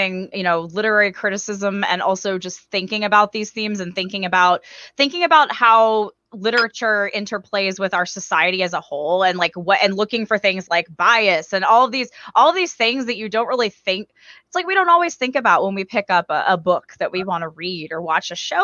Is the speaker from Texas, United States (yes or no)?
yes; Texas, United States; So I went to school again, like, as I said, I'm from Texas, born and raised, and I went to Texas A&M University.